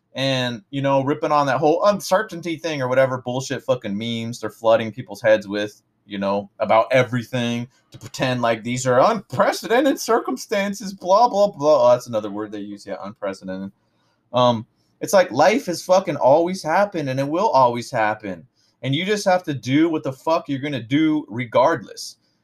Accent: San Jose, California, United States; I grew up here in California, United States of America, San Jose, California, which I am now. I didn't go anywhere.

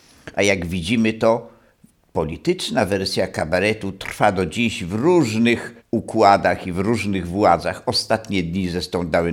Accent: Wrocław, Lower Silesian Voivodeship, Poland; jestem rodowitym wrocławianinem.

